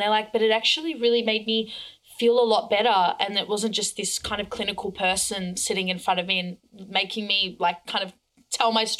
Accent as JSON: {"language": "English", "country": "Australia", "said": "because we're both Aussie, but you're in Sydney."}